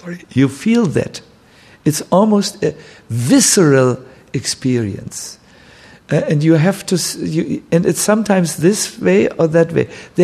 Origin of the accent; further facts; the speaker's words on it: New York, United States; I'm not so advanced. I'm from New York.